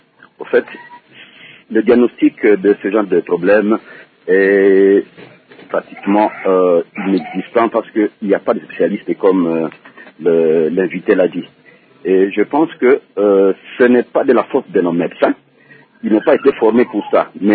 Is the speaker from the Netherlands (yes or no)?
no; DR Congo; ici chez nous au Congo.